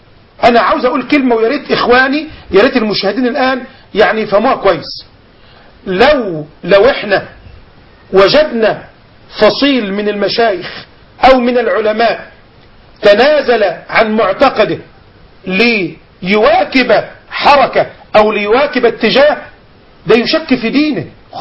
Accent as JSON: {"language": "Arabic", "country": "Egypt"}